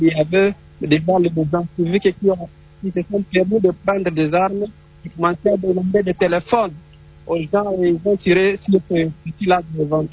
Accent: DR Congo; en tant que Congolais

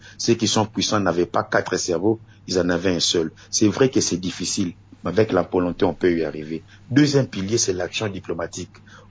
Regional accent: DR Congo; En tant que Congolais

